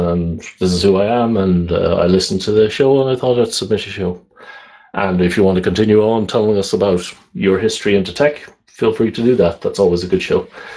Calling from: Netherlands; I am calling from the Netherlands, I guess.

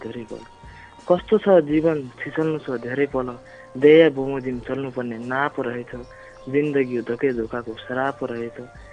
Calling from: Jalkusura, Sudurpashchim Province, Nepal; म कैलाली कैलालीको ओर्मा गाविस वडा नम्बर 9 जलकुसुराबाट

